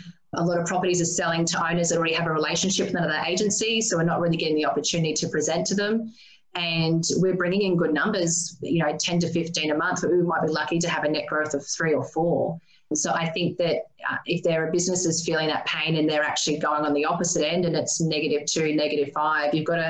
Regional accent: Maryborough, Australia; growing up in Maryborough, a population of 27,000, we had businesses that had been in the area for 50, 80 years

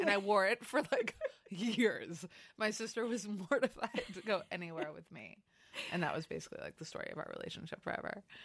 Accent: Los Angeles, California, United States; I'm from LA. I grew up in Los Angeles.

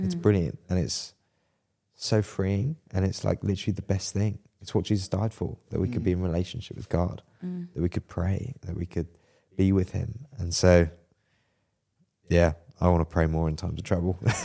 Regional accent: Brighton, South East England, United Kingdom; because I grew up in Brighton, so there are lots of waves, lots of sea.

